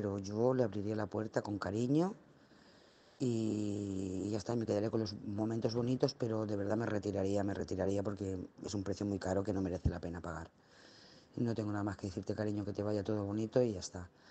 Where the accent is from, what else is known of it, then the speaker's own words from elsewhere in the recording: Lloret de Mar, Catalonia, Spain; de Lloret de Mar.